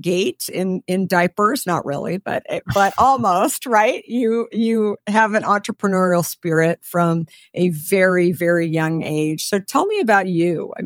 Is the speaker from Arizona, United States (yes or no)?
yes; Phoenix, Arizona, United States; So Josh and I just figured out that we're both from Arizona, Phoenix, Scottsdale area.